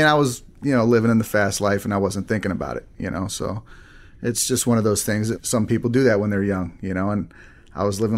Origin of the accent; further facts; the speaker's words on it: Texas, United States; also born or lived in Arizona / Wisconsin; No, actually, I spent most of my life in Texas. I was born in Arizona, lived in Texas most of my life, and I moved to Illinois to try to, well, actually, I moved to Wisconsin first with my grandparents